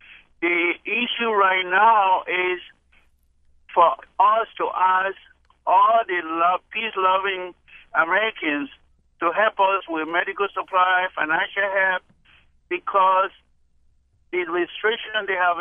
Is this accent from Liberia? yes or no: yes; Liberia; I'm from Liberia, the western part of where this Ebola is coming from.